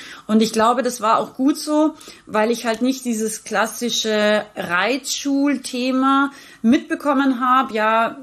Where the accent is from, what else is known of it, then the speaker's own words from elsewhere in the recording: Rauris, Salzburg, Austria; now in Unterhaching, Germany; geboren im schönen Österreich. Ich bin sozusagen eine Bergfex, wie wir sagen. Also ich bin ein Bergmensch. Ich bin aus dem Pinzgau, aus Rauris, um ganz genau zu sein, und wohne aber schon seit vielen, vielen Jahren in Unterhaching bei München.